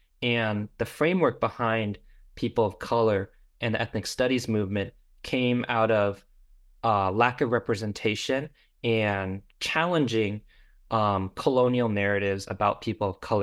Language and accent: English; California, United States; Because, you know, I was from Little Saigon. Everything that I know about Vietnamese American is basically we are refugees from war.